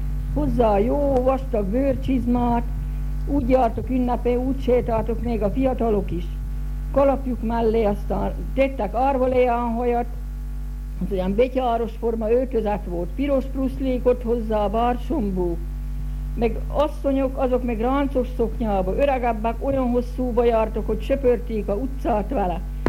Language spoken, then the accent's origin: Hungarian; Padány, Trnava Region, Slovakia; Padaamból születtem 1921-ben. Itt is lakok, itt töltöttem le életemnek legtöbb idejét. Kisközség az a miánk, a Csallóköz szívibe.